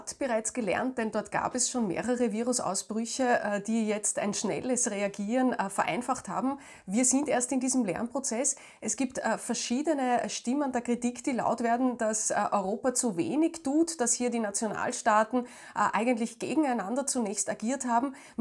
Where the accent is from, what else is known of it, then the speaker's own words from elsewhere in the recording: Austria; aber so eine Art Auffangnetz gibt es ja auch bei uns in Österreich.